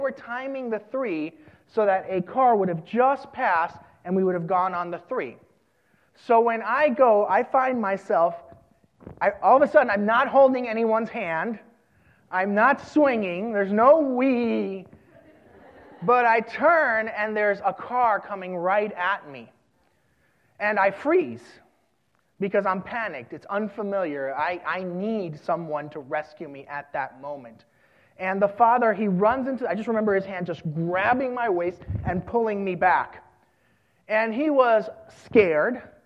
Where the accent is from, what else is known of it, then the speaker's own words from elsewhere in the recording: Puerto Rico; I am from Puerto Rico.